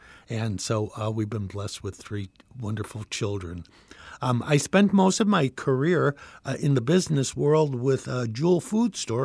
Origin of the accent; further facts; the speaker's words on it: Des Plaines, Illinois, United States; I grew up in Des Plaines at St. Mary's Parish, celebrated all my sacraments there, of course, except holy orders.